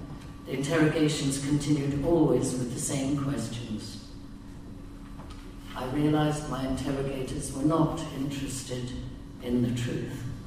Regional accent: Germany; My mother had found a lawyer in my hometown in Germany

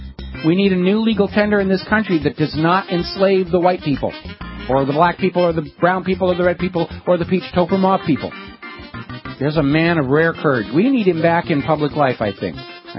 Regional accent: New Hampshire, United States; He went up to New Hampshire. I'm from New Hampshire.

